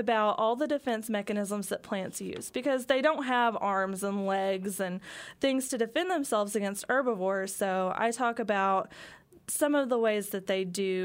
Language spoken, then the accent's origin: English; Oklahoma, United States; I grew up in southeast Oklahoma in the Tallahena area, so a little ways away from here in the Ouachita Mountains.